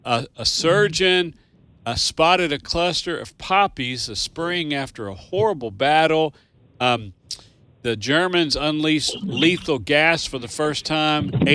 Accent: Owensboro, Kentucky, United States; Yeah, I grew up in Owensboro.

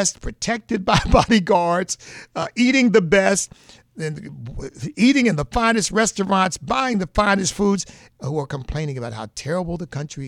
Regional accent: United States; because we Southerners, and even though I was raised in the North, my family came from Virginia, I consider myself a Southerner.

